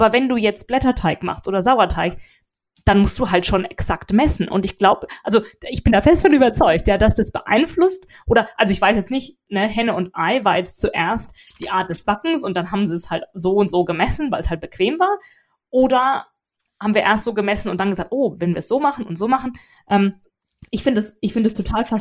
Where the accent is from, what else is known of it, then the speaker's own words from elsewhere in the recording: Germany; now in England, United Kingdom; ich bin Deutsche, er ist Amerikaner, wir leben in England